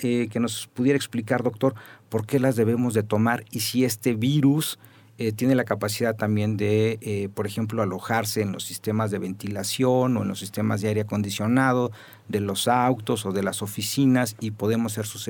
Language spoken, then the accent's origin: Spanish; Mexico; como generalmente somos las familias mexicanas